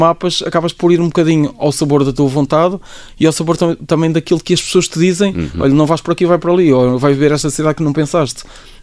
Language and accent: Portuguese; Ovar, Aveiro, Portugal; a verdade é que eu venho de Ovar, portanto, Ovar é tudo plano.